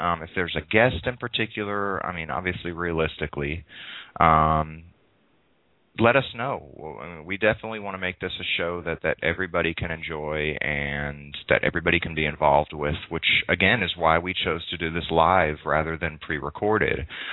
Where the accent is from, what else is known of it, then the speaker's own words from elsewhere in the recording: Chicago, Illinois, United States; But I don't really, because I'm from Chicago.